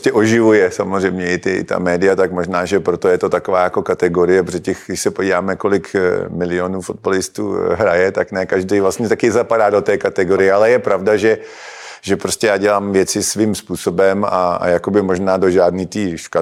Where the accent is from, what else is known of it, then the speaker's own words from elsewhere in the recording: Plzeň, Plzeň Region, Czechia; born there; Je to moje rodiště.